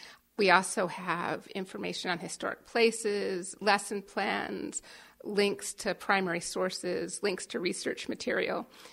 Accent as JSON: {"language": "English", "town": "St. Louis", "region": "Missouri", "country": "United States", "tie": "born or raised there", "said": "I grew up in St. Louis, Missouri. My parents are both college professors."}